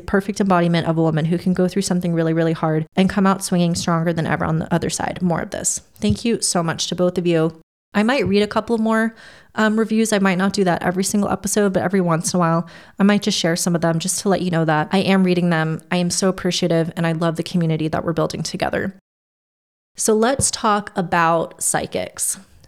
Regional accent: Miami Beach, Florida, United States; As an American from Miami Beach, pretty much everywhere is the middle of nowhere, I would say.

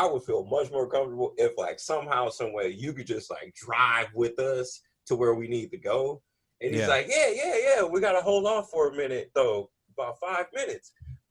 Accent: California, United States; Like, I ain't from out here. I'm from Cali.

